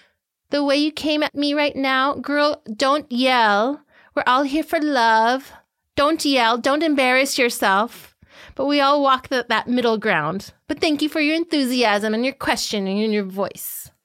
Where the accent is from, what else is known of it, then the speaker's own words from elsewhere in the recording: India; I am from India.